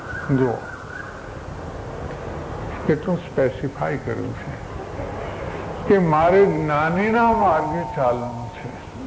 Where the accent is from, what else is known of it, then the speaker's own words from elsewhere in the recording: Gujarat, India; આપણે અમે ઝાલાવાડના છીએ, એ બાજુના છીએ